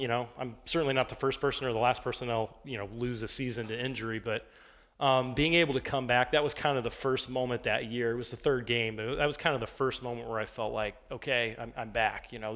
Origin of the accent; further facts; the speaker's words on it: Ankeny, Iowa, United States; And it was a big deal to me growing up in Ankeny.